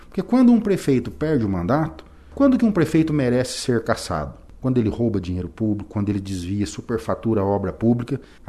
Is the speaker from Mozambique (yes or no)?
no; Congonhas, Paraná, Brazil; born there; Eu nasci no Distrito de Congonhas. Ó, o Distrito de Congonhas tem 1.000 habitantes. Congonhas é um distrito de Cornélio.